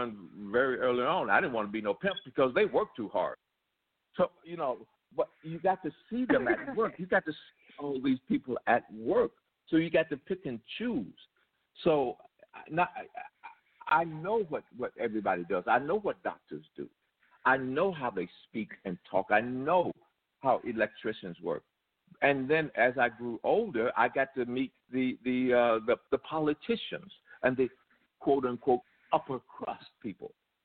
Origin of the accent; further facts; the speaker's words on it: Chicago, Illinois, United States; because I'm a kid from the South Side of Chicago.